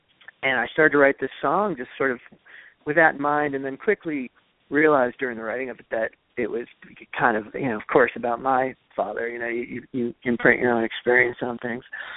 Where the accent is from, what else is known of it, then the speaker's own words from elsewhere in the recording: New York, United States; my brother and I grew up in Westchester County and went to high school in Nerschelle.